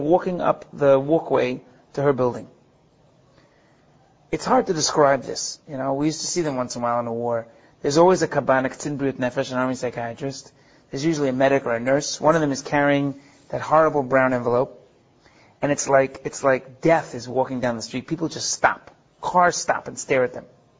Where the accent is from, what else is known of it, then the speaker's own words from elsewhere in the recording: New York, United States; moved away as an adult; now in Israel; We grew up in New York. When I turned 18, I came to Gush.